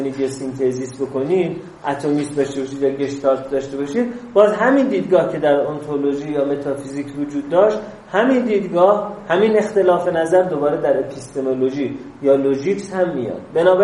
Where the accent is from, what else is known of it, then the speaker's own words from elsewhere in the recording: Zabol, Sistan and Baluchestan, Iran; من میگم زابل شهر خودم رو میگم